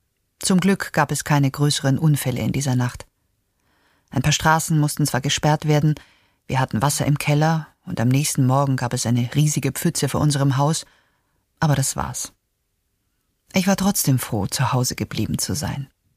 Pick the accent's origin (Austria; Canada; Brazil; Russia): Canada; Ich bin in Kanada aufgewachsen. Als Kind sind wir bei minus 40 Grad zur Schule gelaufen